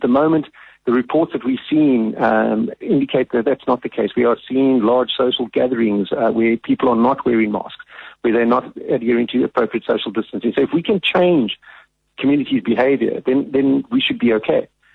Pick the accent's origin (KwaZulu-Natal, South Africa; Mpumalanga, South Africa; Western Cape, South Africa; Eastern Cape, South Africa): Eastern Cape, South Africa; Nelson Mandela Bay; I come from Nelson Mandela Bay. My mom still lives down there.